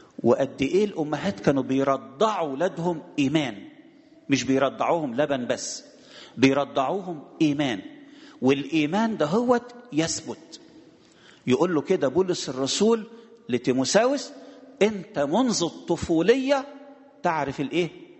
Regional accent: Egypt; احنا مصريين

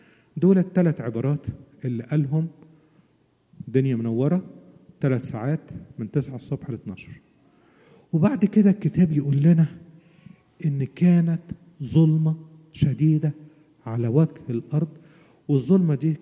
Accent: Egypt; كان أول درس عملي عندنا في مصر في الجيش يقول لك بيان على المعلم

